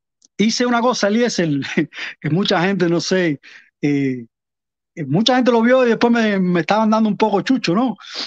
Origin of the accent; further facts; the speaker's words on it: Cuba; moved away; Y porque salí de Cuba. En Cuba yo nada más tuve dos bicicletas.